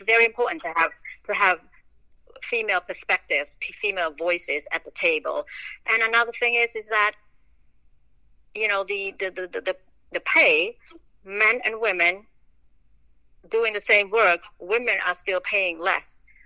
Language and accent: Khmer; Kien Svay, Kandal, Cambodia; born there; ខ្ញុំកើតនៅគៀនស្វាយខេត្តកណ្ដាលនៅជាប់អំពេញហ្នឹងដល់ពេលខ្មែររុស្សអពោចូលឆ្នាំ75ហ្នឹងខ្ញុំទៅអាយុ5ឆ្នាំ